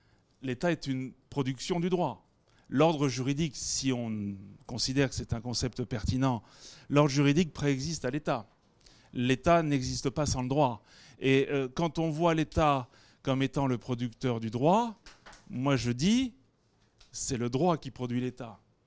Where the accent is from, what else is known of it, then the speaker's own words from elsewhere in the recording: Nice, Provence-Alpes-Côte d'Azur, France; je suis niçois, je viens de l'école de Nice